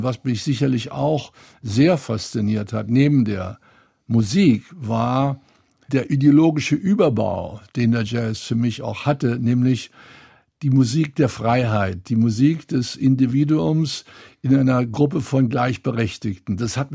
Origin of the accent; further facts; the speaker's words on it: East Germany, Germany; also born or lived in Poland; Also wir sind ja sehr spät aus der DDR schon rübergekommen in den Westen. Damals sagte man rübergemacht, weil das war noch vor dem Mauerbau zwar, aber immerhin auch damals noch nicht ganz leicht. Jedenfalls sind wir dann 53, nachdem wir ja eigentlich aus Polen, von Polen in Ostdeutschland